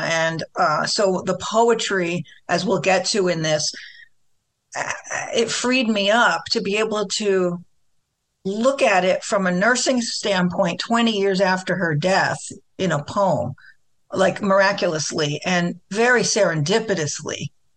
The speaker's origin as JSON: {"language": "English", "region": "New Jersey", "country": "United States", "tie": "born or raised there", "said": "So I grew up in New Jersey, and this was actually during the 60s, from about 64"}